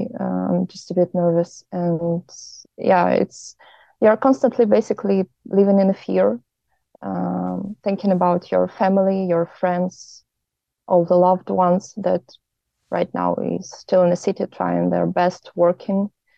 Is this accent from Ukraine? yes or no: yes; Odesa, Odesa Oblast, Ukraine; Originally, I'm from Odessa, Ukraine. It's a beautiful city near the sea, and right now my family is back in Ukraine.